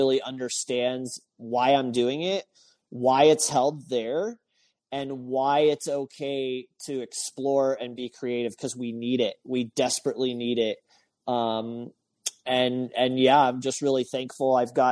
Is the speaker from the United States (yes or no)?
yes; Texas, United States; Like, I grew up in Texas, right?